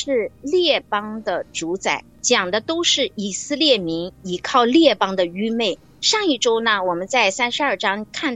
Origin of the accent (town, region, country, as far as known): China